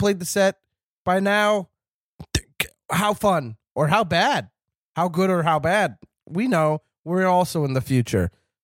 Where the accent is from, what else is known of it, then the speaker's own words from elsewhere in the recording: Canada; We're both Canadian.